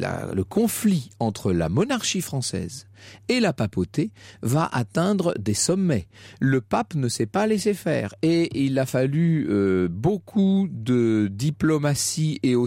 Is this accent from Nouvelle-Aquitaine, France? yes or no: yes; Nouvelle-Aquitaine, France; born there; moi, j'ai apprécié les allusions à ma région natale. On voit le pape se promener de Poitiers à Ligugé.